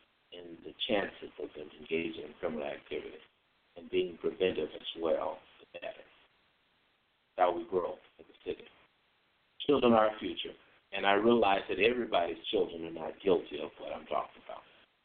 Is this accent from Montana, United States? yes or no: no; Chicago, Illinois, United States; now in Nashville, United States; Nashville, although my wife and I are from I'm from Chicago originally, my wife from St. Louis.